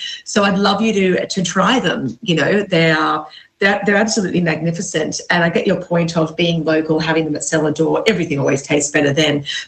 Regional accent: Australia; being Australian

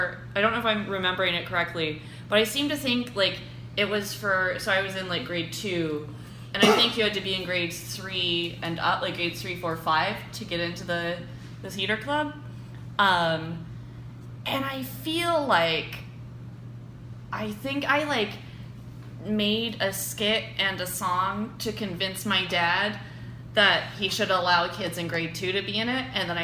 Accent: New Brunswick, Canada; Both of my parents are. I grew up in New Brunswick, though. So my parents got divorced and my mom moved to Maine.

